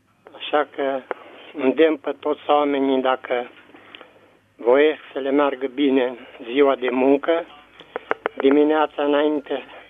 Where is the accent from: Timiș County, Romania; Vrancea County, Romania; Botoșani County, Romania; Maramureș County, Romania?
Maramureș County, Romania; Sighet; de la Sighet.